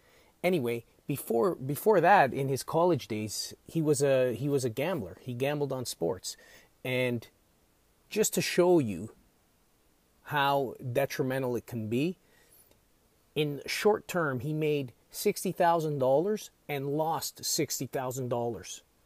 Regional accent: Ontario, Canada; so I'm from Canada. I know people, if you're listening in the US, you say 9th grade, we say grade 9.

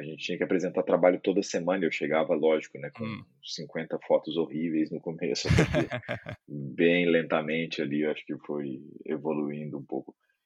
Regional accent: Minas Gerais, Brazil; now in São Paulo, Brazil; Eu não sou de lá, sou do interior do estado de Minas Gerais

